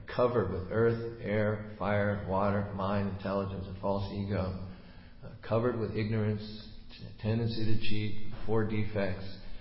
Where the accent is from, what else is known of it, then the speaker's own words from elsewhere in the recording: United States; I mean, I come from America, and I'm just absolutely floored by the price of real estate here.